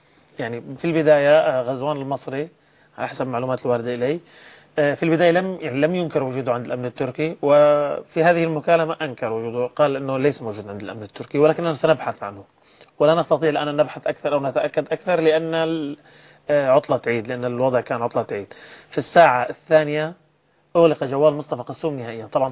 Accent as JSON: {"language": "Arabic", "country": "Syria", "said": "عندنا في سوريا"}